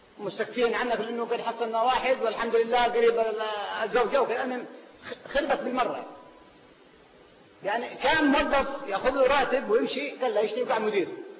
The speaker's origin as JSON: {"language": "Arabic", "region": "Al Hudaydah", "country": "Yemen", "said": "واحد كان عنده دكان في باجل عندنا في اليمن في محافظة الحديدة"}